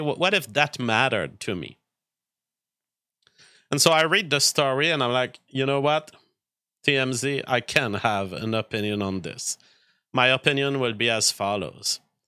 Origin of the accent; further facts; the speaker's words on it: Northern Canada, Canada; I am from Northern Canada.